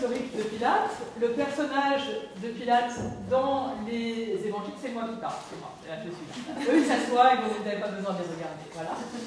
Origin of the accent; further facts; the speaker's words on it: Grand Est, France; en fait, j'ai grandi dans les Vosges